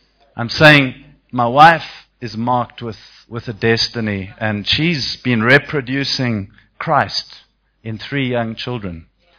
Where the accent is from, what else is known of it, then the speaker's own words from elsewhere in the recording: South Africa; now in United States; Now, I'm a South African like you.